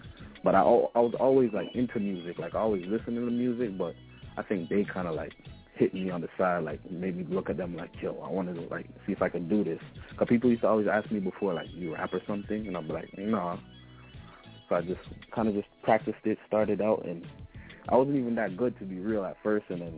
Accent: Toronto, Ontario, Canada; Oh, I'm from Toronto, Canada, Toronto, Ontario, 416 area code. That's where I'm from.

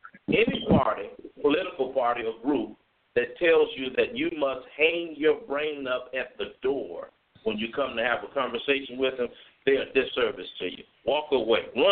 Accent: Chicago, Illinois, United States; I grew up in Washington Park Homes, the projects of Chicago, not too far from Robert Taylor.

